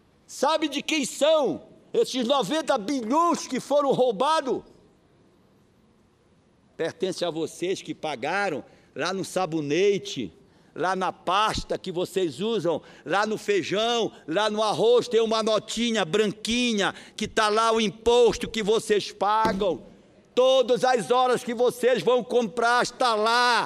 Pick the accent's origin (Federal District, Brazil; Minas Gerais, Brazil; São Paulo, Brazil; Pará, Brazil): Pará, Brazil; Porque eu sou interiorano. Me criei e nasci no interior. Estou todo final de semana no interior do Pará.